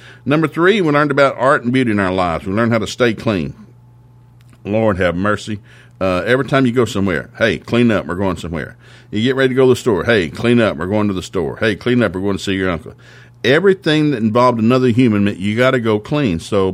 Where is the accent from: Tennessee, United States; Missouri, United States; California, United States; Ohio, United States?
Tennessee, United States; So we grew up in East Tennessee in the Appalachian Mountains. I love the mountains.